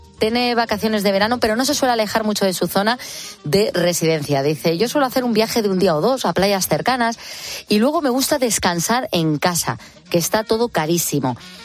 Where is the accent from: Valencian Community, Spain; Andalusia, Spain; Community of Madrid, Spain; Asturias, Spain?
Asturias, Spain; Gijón; Imaginaos, yo soy de Gijón, aquí se está de lujo.